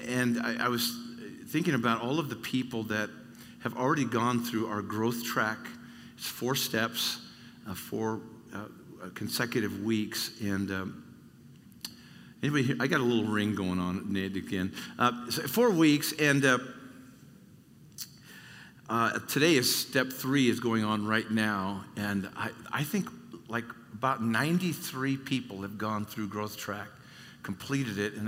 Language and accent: English; California, United States; it comes out very naturally, probably because I'm from Southern California.